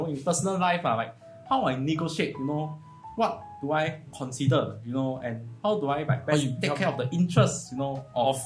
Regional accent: Singapore; very special to me as a Singaporean, you know.

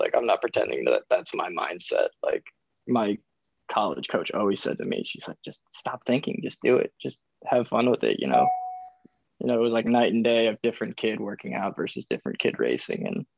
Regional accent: New York, United States; you know we're probably what am I saying, dude, we're from Long Island.

